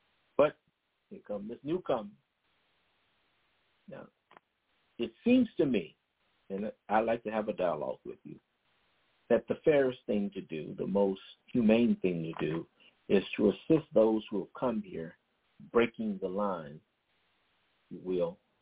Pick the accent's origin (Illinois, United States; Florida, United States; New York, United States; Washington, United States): Illinois, United States; Chicago; My sister, when I was growing up in Chicago, she was a member of the Guardian Angel